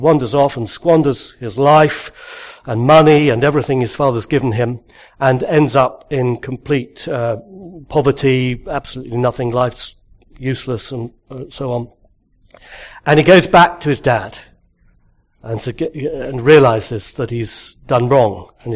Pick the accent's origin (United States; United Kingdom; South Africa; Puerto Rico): United Kingdom; Tunbridge Wells, South East England; We moved as a family up to the southeast. I grew up in Tunbridge.